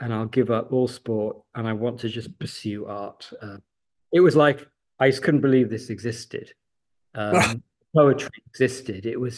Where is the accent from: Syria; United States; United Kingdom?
United Kingdom; Ruthin, Wales; I'm from a village in Wales, North Wales, called Rhythyn, and in Clwyd. And I grew up there, you know, and it was a different type of childhood than today.